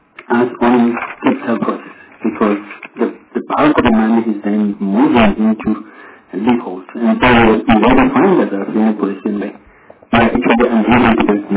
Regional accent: North West, South Africa; But I can tell you, I've been there myself. I'm from the Northwest.

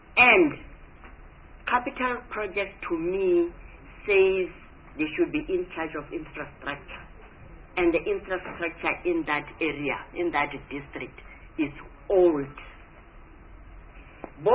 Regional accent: Limpopo, South Africa; Chairperson, I'm from Limpopo.

